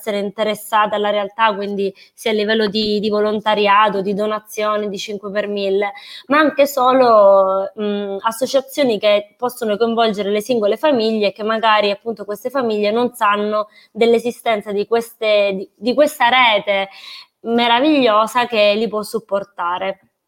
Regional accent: Sicily, Italy; moved away as an adult; now in Bologna, Italy; io sono siciliana di origine, ma vivo a Bologna da 15 anni, quindi per me Bologna è casa.

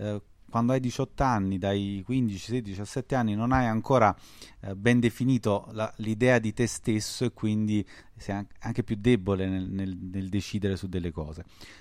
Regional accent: Naples, Campania, Italy; Quindi io, per esempio, sono napoletano, ho fatto il mio percorso giuridico a Napoli.

